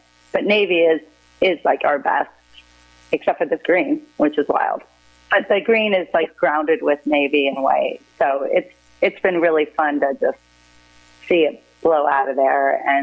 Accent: Augusta, Georgia, United States; born there; Fun fact, I was born in Augusta, Georgia, but which is like I only lived there a couple of years

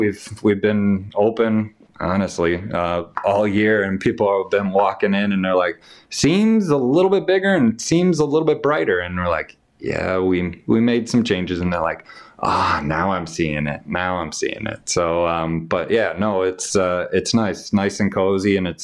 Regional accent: Mundelein, Illinois, United States; Yeah, I was lucky to play it in the early 2000s, and honestly, growing up in Mundelein, It was always the prized possession

